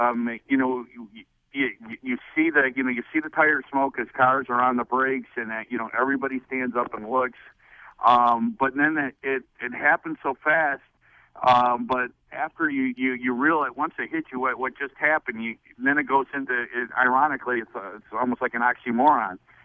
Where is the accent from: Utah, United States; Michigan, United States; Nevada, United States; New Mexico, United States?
Michigan, United States; Grand Rapids; When I was a youngster growing up in Grand Rapids, I was at Berlin Raceway.